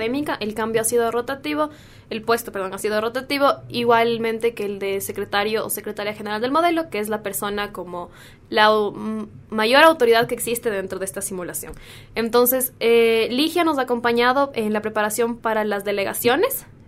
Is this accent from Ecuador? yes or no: yes; Quito, Pichincha, Ecuador; nuestra identidad como sudamericanos, digamos, no solo como ecuatorianos o como quiteños